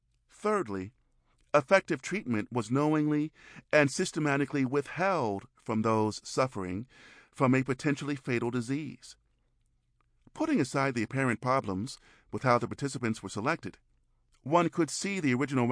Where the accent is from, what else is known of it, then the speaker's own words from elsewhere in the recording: Georgia, United States; born there; I was born in 1930 in Montgomery, the adjacent county southwest of Macon.